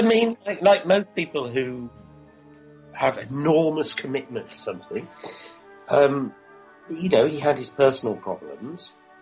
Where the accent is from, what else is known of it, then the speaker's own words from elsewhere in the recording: Birmingham, West Midlands, United Kingdom; I mean, I came from Birmingham, like me, you see.